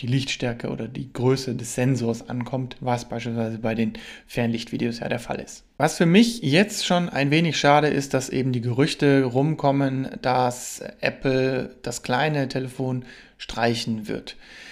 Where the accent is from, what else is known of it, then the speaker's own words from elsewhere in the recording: Germany; Aber bei uns in Deutschland, glaube ich, ist es so, dass überwiegend die Leute sagen, okay, ich möchte das mal probieren